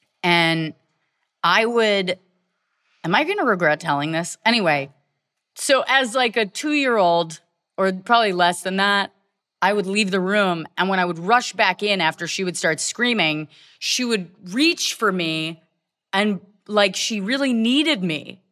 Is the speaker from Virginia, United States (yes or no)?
yes; Virginia, United States; I did. I grew up in Virginia. Yeah.